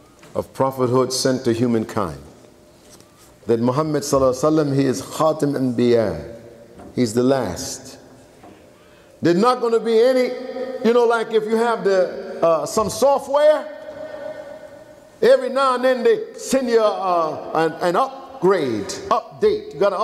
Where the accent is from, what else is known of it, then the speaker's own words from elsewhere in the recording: Brooklyn, New York, United States; I grew up in Brooklyn, I'm an American.